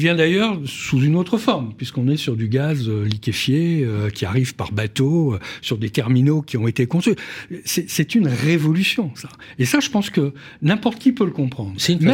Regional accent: France; chez nous, en France

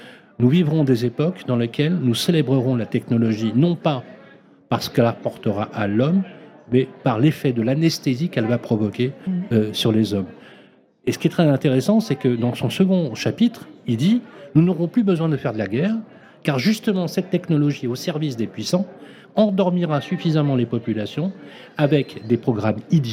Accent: Morocco; French is a second language; moved away; J'arrivais du Maroc, je ne parlais pas le français, il a fallu réapprendre dans un environnement particulier.

